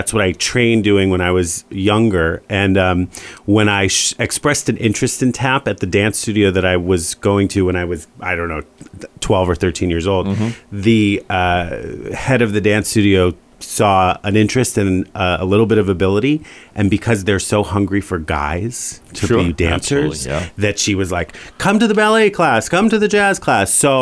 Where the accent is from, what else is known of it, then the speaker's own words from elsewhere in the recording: Newton, Massachusetts, United States; now in New York, United States; I live in New York currently, yep. But I grew up in Massachusetts.